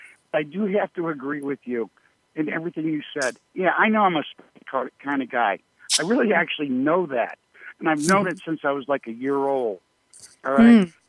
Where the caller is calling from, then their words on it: Buffalo, New York, United States; I am in Buffalo, New York area.